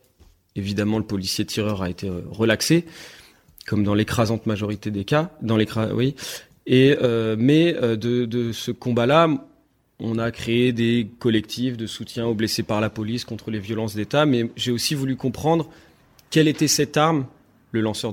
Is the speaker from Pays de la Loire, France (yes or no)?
yes; Nantes, Pays de la Loire, France; Je suis nantais